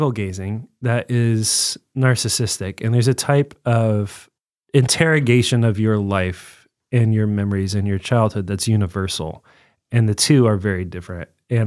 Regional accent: Evansville, Indiana, United States; also born or lived in Bloomington; I grew up in Evansville, Newburgh, and I was here for 18 years. And when I turned 18, I went off to college, and then I lived in Bloomington for 18 years. And so then I moved back.

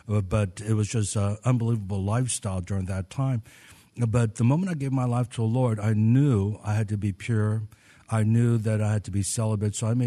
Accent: Washington, District of Columbia, United States; also born or lived in Maryland; And, of course, I grew up in Washington, D.C. My dad was the pastor at the National Baptist Memorial Church right on 16th Street. We lived in Maryland, but his building was in Washington, D.C.

